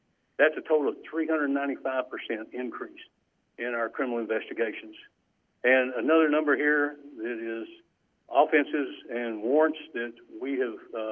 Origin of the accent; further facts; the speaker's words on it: Andrews, Texas, United States; I was raised out in West Texas in the town of Andrews.